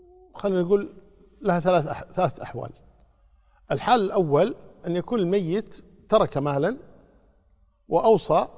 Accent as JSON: {"language": "Arabic", "country": "Kuwait", "said": "يعني عندنا في الكويت، أنا ما أدري عن خارج البلد"}